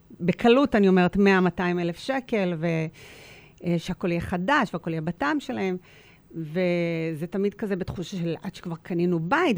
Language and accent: Hebrew; Ra'anana, Central District, Israel; אני מרעננה במקור הזה, אני גם מכירה מאוד את רעננה